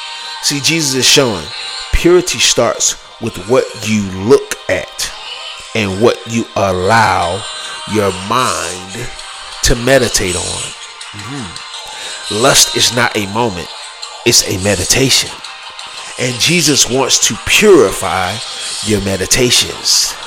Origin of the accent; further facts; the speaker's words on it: Atlanta, Georgia, United States; Like, I come from Atlanta, you know? … taught us that, right?